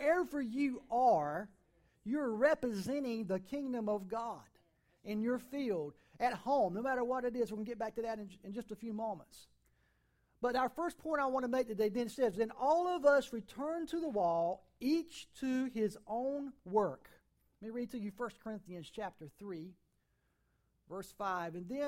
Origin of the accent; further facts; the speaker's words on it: North Carolina, United States; I grew up in Eastern North Carolina.